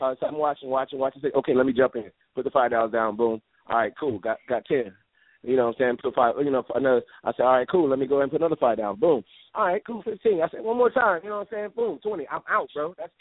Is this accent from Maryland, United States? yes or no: no; New York, United States; now in Atlanta, United States; I like Brooklyn. I'm from New York, but, that you know, ATL